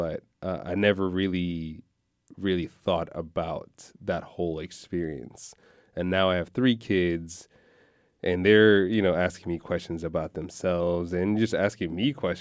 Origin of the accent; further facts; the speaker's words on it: Virginia, United States; also born or lived in Houston, United States; we grew up in Virginia